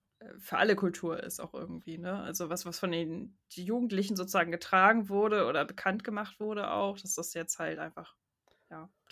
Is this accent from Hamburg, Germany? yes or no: yes; Hamburg, Germany; Ich bin ja in der Nähe von Hamburg aufgewachsen